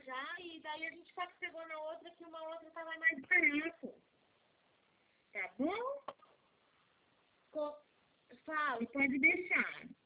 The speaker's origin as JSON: {"language": "Portuguese", "town": "Jundiaí", "region": "São Paulo", "country": "Brazil", "tie": "born there"}